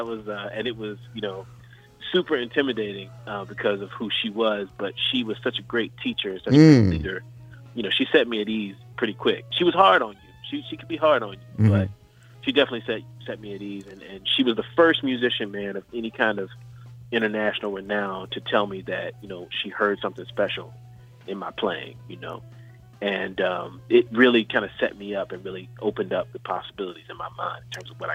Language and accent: English; Virginia, United States; now in New York City, United States; shortly after I moved to New York City from Virginia.